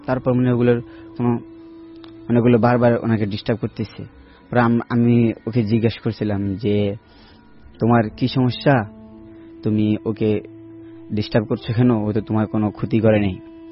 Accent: Mohammadpur, Dhaka Division, Bangladesh; আমি মোহাম্মদপুর থেকে আসছি।

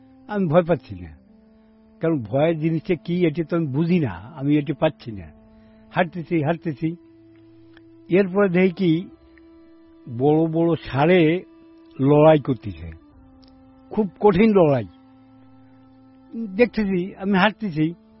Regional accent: Gopalganj, Dhaka Division, Bangladesh; আমার বাড়ি নাম হচ্ছে গোপালগঞ্জ কাঠি ইউনিয়ন কাঠি গ্রাম। মোল্লা বাড়ি বললে সবাই চেনে, চেয়ারম্যান বাড়ি বললে সবাই চেনে।

